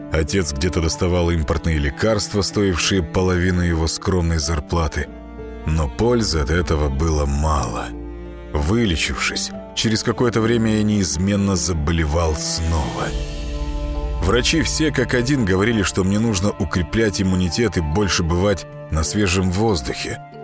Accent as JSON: {"language": "Russian", "town": "Yekaterinburg", "region": "Sverdlovsk Oblast", "country": "Russia", "tie": "born there", "said": "Я родился в Свердловске во второй половине 80-х годов, в разгар перестройки."}